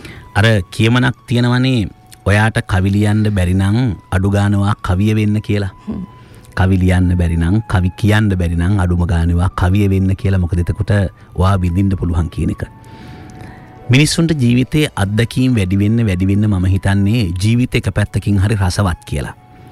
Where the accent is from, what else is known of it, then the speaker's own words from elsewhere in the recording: Diyatalawa, Uva Province, Sri Lanka; මට මේ ගීතය හදි මතක් වුණේ මගේ ගම දියතලාවනේ.